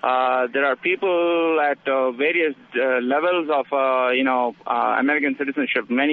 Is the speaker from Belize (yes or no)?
no; India; now in United States; I myself, I'm from India. I'm a green card holder